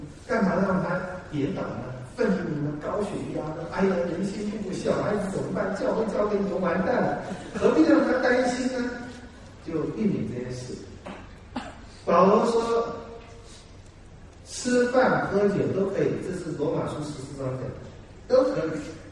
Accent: Taiwan; 我们台湾人太迷信了

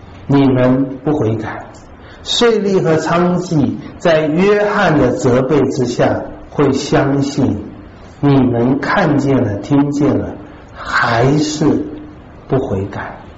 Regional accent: China; 就是我们中国人讲的巧言令色

